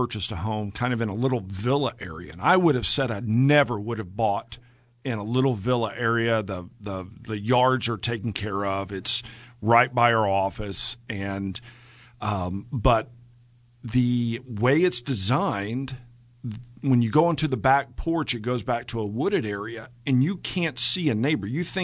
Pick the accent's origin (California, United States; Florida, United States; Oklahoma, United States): Oklahoma, United States; Oklahoma City; I grew up here in Oklahoma City, and one of my earliest memories was the 1980s